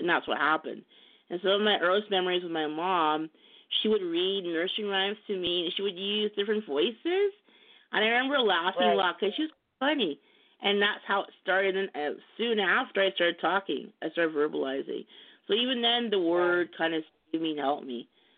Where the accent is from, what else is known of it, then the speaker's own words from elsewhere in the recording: England, United Kingdom; It's a British way because I was born in England and raised here.